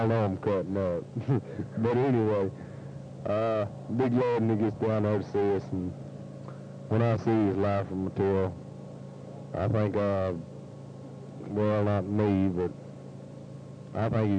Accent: California, United States; Jenny and I seem to be alike, even though he is from Texas and I'm from California.

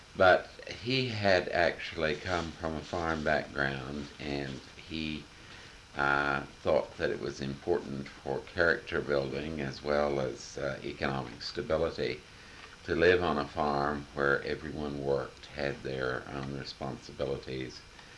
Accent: Missouri, United States; it was a part of the experience of many people growing up in the Midwest, and certainly with me in Southwest Missouri.

